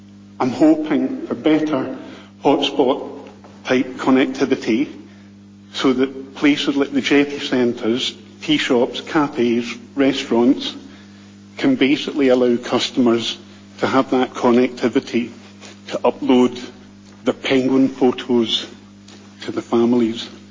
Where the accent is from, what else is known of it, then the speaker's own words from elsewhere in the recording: South Harbour, Falkland Islands; from South Harbour.